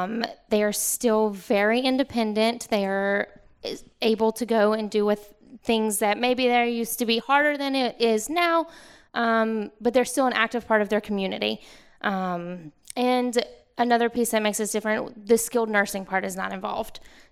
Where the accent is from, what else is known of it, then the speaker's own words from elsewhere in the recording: Mississippi, United States; Mississippi.